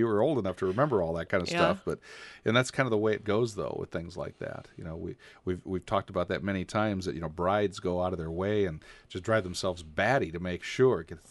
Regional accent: Dubuque, Iowa, United States; I grew up in Dubuque, and I was in town. So we trick-or-treated around our neighborhood.

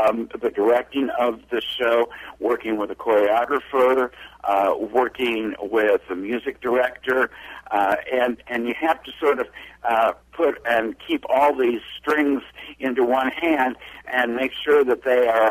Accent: Chicago, Illinois, United States; I'm not originally from Iowa. I'm from Chicago.

